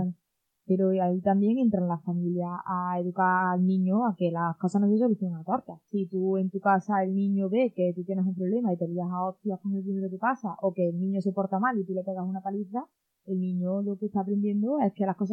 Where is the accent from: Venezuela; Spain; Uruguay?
Spain; Andalusia; accent: Andalusian; interpretar no es andaluz. ¿Sabes? Yo tengo que saber castellanizar y tengo que saber hablar sin que se note mi acento y, entre comillas, perder mi acento.